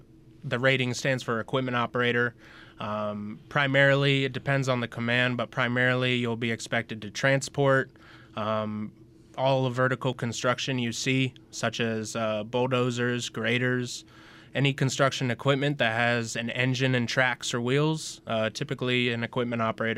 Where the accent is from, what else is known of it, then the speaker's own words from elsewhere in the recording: Mississippi, United States; now in Rota, Spain; I've been in ROTA for the past 2 years, and I'm enjoying the good weather. I came from Mississippi, so wasn't blessed to have ROTA as my first, but it was still hot.